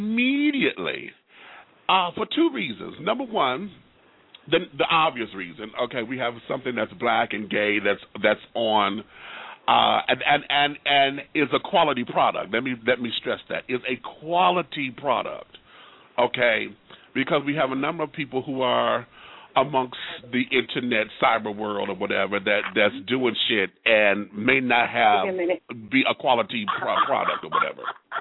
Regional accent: Detroit, Michigan, United States; I'm from Detroit, so working in several bars there

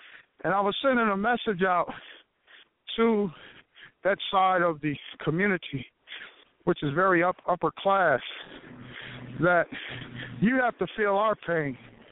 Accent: Fresno, California, United States; I'm from the West Coast, Fresno, California, which I renamed my city to Mississippi Fresno.

